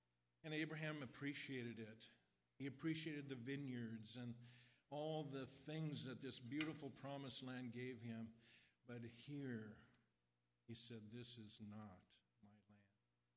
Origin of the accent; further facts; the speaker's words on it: United States; I am an American. I have an American passport.